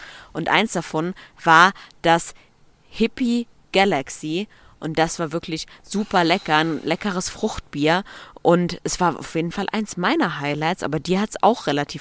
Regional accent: Saarland, Germany; des ersten Redener Bierfestivals bei uns im Saarland.

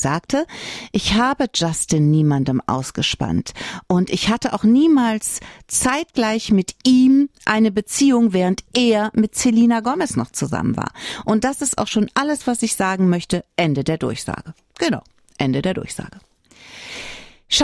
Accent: North Rhine-Westphalia, Germany; Ja, okay, ich komme vom Niederrhein, aber Rhein ist Rhein, finde ich.

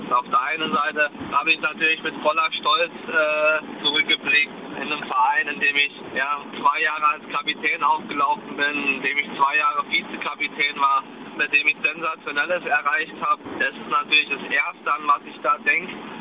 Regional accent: Saarbrücken, Saarland, Germany; Da habe ich vor allen Dingen dann auch als Saarbrücker, als Saarländer, glaube ich, dann versucht man ja doch immer die Nähe zu halten.

